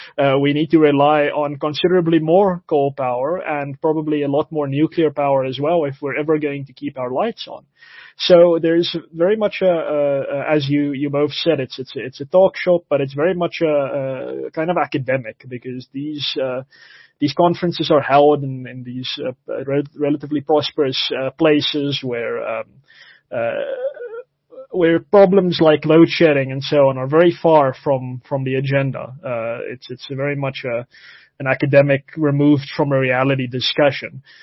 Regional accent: South Africa; I'm maybe a little bit proud of being a South African who has an incompetent state

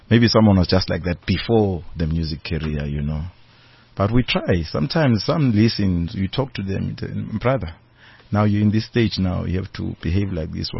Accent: Durban, KwaZulu-Natal, South Africa; I'm from Durban.

